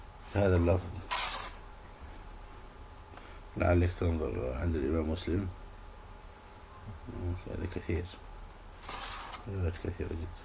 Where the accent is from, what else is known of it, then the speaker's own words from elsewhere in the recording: Egypt; في بلدنا مصر